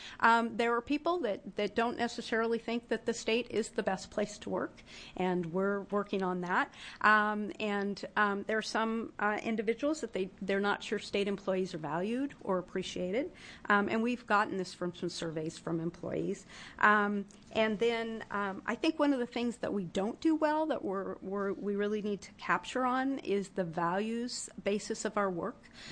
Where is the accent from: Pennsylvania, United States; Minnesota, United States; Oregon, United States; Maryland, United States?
Oregon, United States; Harrisburg; I come from Harrisburg, so even that way, which is a lot more rural, it's still an hour on I-5.